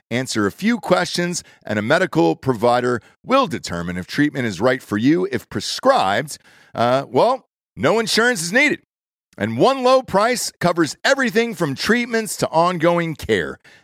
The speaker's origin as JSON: {"language": "English", "region": "Georgia", "country": "United States", "tie": "born or raised there", "said": "So I'm a Georgia kid, right? I grew up in Georgia."}